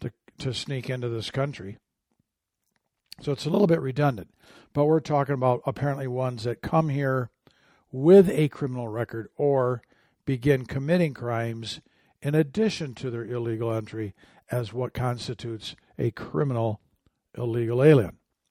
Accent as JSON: {"language": "English", "region": "Michigan", "country": "United States", "said": "Good news coming out of my home state of Michigan, in Wayne, Michigan, Cross Point Community Church."}